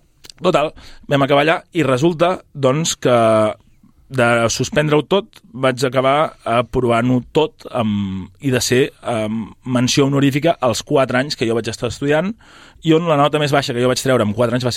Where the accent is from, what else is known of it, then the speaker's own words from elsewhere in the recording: Sabadell, Catalonia, Spain; Vaig estar estudiant a la secundària, tant el primer de batxillerat aquí a l'Escola Pia, Sabadell. Jo sóc de Sabadell de tota la vida.